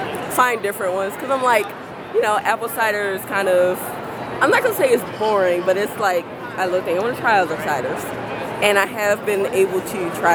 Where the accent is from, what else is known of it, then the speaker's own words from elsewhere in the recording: North Carolina, United States; I'm from North Carolina.